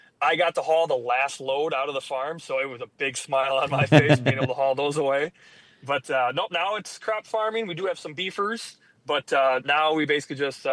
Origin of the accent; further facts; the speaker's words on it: Wisconsin, United States; He was from Illinois, we're from Wisconsin.